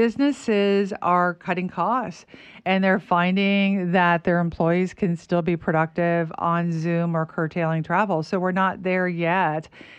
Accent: Midwest, United States; I grew up in the Midwest, and that was sort of the holy grail.

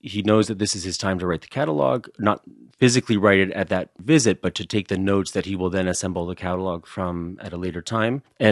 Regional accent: Ohio, United States; I'm from Ohio. I think there's great buyers in Ohio.

